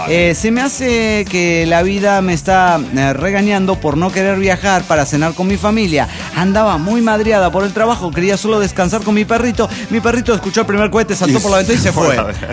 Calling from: Camuy, Puerto Rico; de Camuy, Puerto Rico.

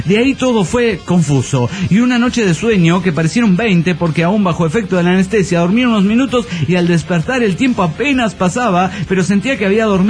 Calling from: Chetumal, Quintana Roo, Mexico; de Chetumal, Quintana Roo.

